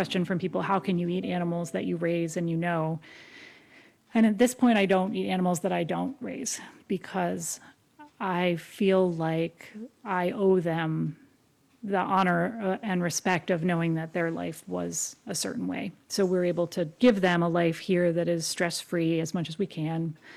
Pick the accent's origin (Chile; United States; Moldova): United States; Maryland; I grew up in Southern Maryland and watched my dad work so hard outside at his small business